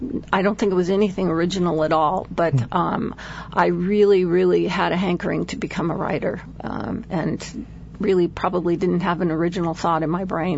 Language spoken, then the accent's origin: English; Palo Alto, California, United States; also born or lived in Chelsea, Massachusetts; I was born in Chelsea, Massachusetts. My father was in the military and the Navy at the time. And I think in the first 2 years of my life, we moved roughly, or my mother moved us about 13 times. She was following my dad. And we ended up settling in Palo Alto.